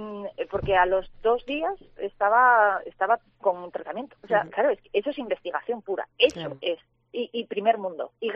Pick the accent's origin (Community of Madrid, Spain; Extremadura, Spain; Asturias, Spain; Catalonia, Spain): Asturias, Spain; yo soy asturiana